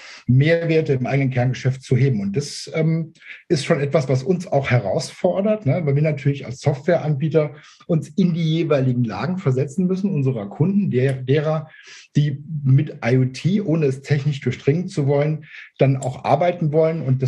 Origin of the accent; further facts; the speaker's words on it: Saarbrücken, Saarland, Germany; Also ich komme aus Saarbrücken.